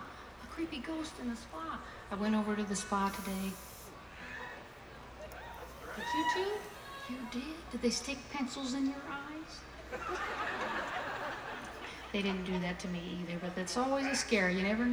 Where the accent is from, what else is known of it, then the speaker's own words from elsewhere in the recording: Champaign, Illinois, United States; I grew up near an Amish community. I was from Champaign, Illinois. Actually, I'm still from Champaign, Illinois